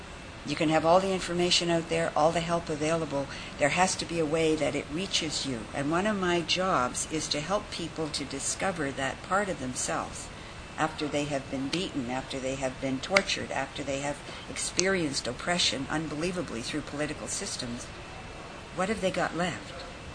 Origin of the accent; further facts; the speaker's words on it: Canada; born there; I was born in Canada.